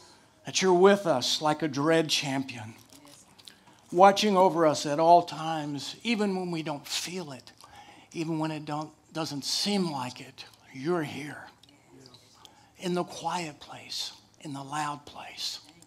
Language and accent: English; Dallas, Texas, United States; I'm originally from Dallas, Texas, that is. And hook 'em horns.